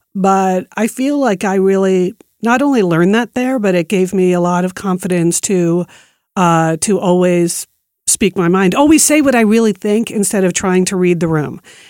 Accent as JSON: {"language": "English", "region": "East Coast", "country": "United States", "tie": "born or raised there", "lives_now": "Beaverton, United States", "said": "I grew up on the East Coast, and when I moved to Nike, I was moving from New York City to Beaverton, Oregon."}